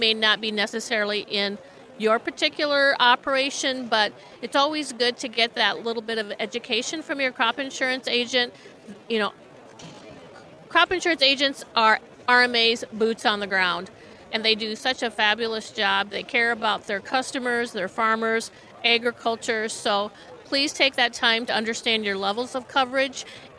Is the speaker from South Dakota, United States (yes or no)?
yes; South Dakota, United States; are you from South Dakota? And we go, yes, well, I'm from Brown County.